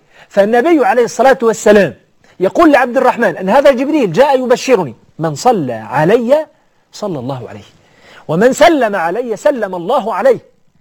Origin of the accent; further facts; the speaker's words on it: Egypt; حينما أذهب أنا وأنا من مصر